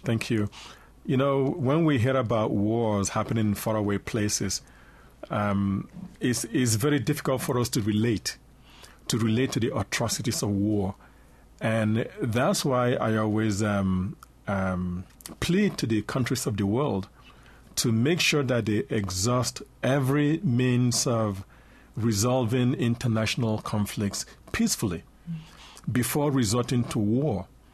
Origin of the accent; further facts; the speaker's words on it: Afikpo, Ebonyi, Nigeria; born there; I was born in Afikpo village in the eastern part of Nigeria.